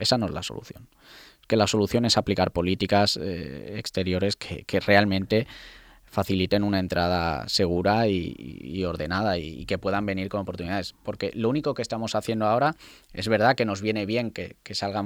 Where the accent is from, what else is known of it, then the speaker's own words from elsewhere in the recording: Spain; sería bueno para nosotros como ciudadanos españoles que venga gente